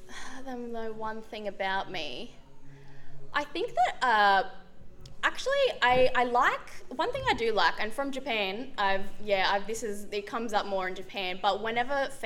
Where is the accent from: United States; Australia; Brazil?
Australia; that's something that I've lost as an Australian. I now say ketchup all the time.